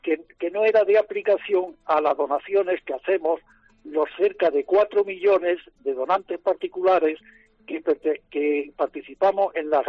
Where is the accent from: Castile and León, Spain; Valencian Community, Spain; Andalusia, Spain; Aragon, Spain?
Andalusia, Spain; yo soy andaluz, me siento orgulloso de ser andaluz